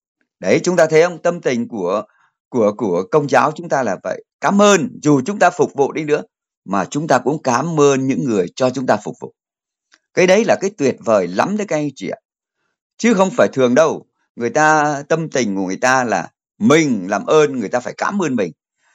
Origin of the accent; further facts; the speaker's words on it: Hanoi, Vietnam; Em là người Hà Nội đây, em đã sống qua bốn mùa ở Hà Nội.